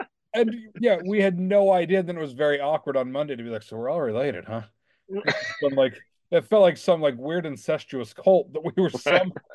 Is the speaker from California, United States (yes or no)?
yes; California, United States; despite us having such a big family, you know, growing up in California, your side of the family has always been a lot more kind of focused in the arts.